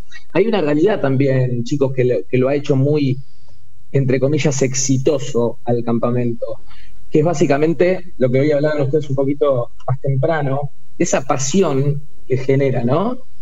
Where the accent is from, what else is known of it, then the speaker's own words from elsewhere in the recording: Bahía Blanca, Buenos Aires Province, Argentina; Yo soy un ciudadano del mundo, básicamente. En realidad nací en Capital Federal, viví toda la vida en Bahía Blanca y durante los últimos 5 años he vivido por toda Argentina.